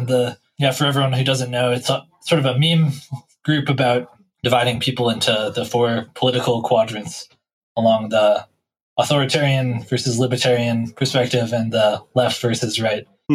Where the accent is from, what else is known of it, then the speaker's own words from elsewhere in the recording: Denver, Colorado, United States; I grew up in the foothills above Denver, so staring down from a few thousand feet above Denver and really staring at that open expanse